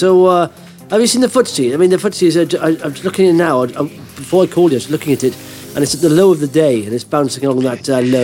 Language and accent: English; Wales, United Kingdom; I'm from Wales